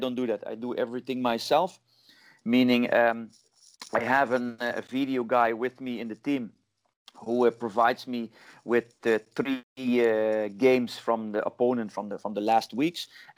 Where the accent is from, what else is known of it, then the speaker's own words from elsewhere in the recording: Netherlands; now in India; In a nutshell, I'm from Holland. That's first. I'm 47 years old.